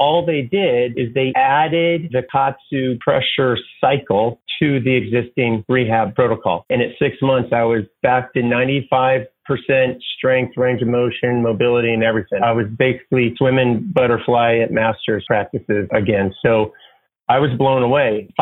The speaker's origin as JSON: {"language": "English", "region": "California", "country": "United States", "tie": "born or raised there", "said": "I grew up in Northern California. I was a swimmer. Sister and parents are still in California."}